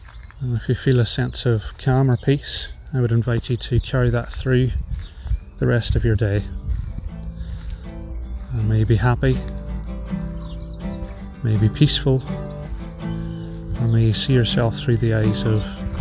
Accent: Derry, Northern Ireland, United Kingdom; And the oak is the symbol of my hometown, which is Derry.

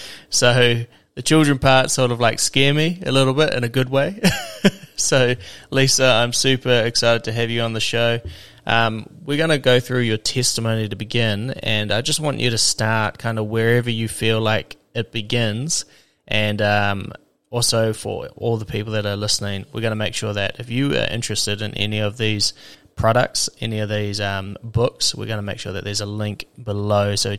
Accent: El Paso, Texas, United States; now in California, United States; I grew up Catholic, and I've been a Hispanic family, born and raised in El Paso, Texas. I currently reside in California.

